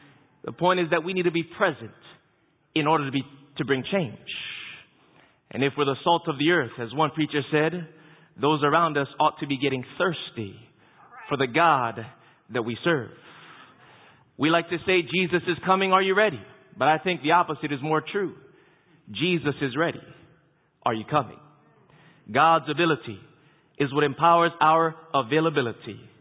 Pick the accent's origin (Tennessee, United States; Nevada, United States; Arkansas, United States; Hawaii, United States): Hawaii, United States; I remember growing up in Hawaii, my greatest fear was sharks. I remember growing up on the beach and going surfing and whatnot